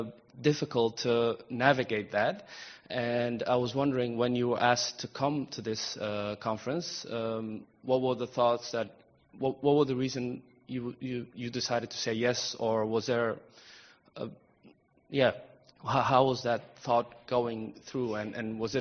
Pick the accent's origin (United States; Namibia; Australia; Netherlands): Netherlands; We're from the Netherlands.